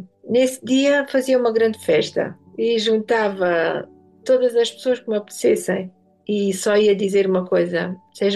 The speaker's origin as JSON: {"language": "Portuguese", "region": "Alentejo", "country": "Portugal", "said": "Sou alentejana, mas sou uma alentejana."}